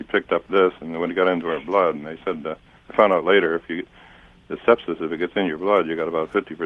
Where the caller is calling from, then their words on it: Fredericksburg, Virginia, United States; from Fredericksburg, Virginia.